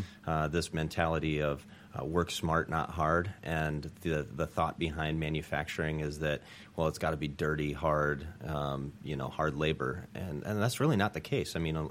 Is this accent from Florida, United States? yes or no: no; Cedar Rapids, Iowa, United States; now in Des Moines, United States; And when I was growing up in Cedar Rapids on the east side of the state, we called it Des Moines, and nobody wanted to go there.